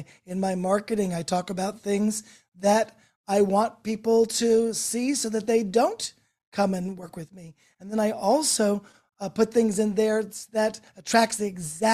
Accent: New Jersey, United States; now in New York, United States; Okay. I'm originally from New Jersey. Yes.

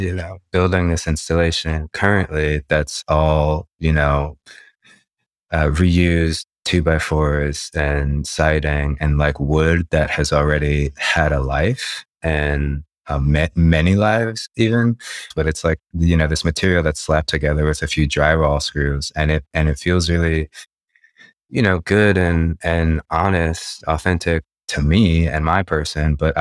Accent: Los Angeles, California, United States; And I think the crazy part about being born and raised in Los Angeles is the image of LA gets exported globally

